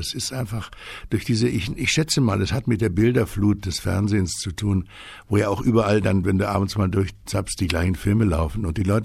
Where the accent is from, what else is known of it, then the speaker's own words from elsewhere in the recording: Augsburg, Bavaria, Germany; Ich bin in Augsburg aufgewachsen, habe in Bayern ein Garmisch Abitur gemacht, in Augsburg noch ein bisschen studiert